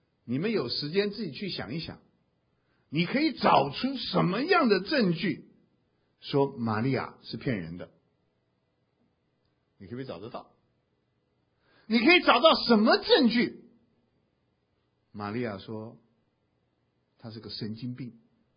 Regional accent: China; 我们中国人有句老话说的最好，举头三尺有神明。

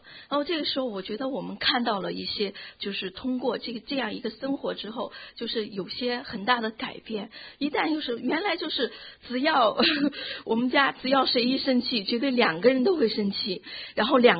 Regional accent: Chongqing, China; 那么原来我是重庆人，大家知道重庆人是就是全国给他定的是辣妹子

